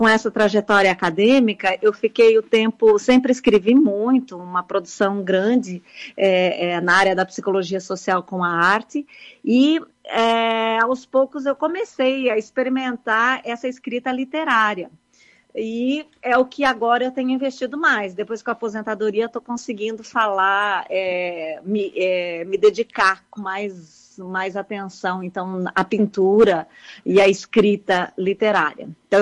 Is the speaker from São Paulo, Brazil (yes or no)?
no; Paraná, Brazil; born there; Eu nasci no Paraná, mas retornava sempre nas férias.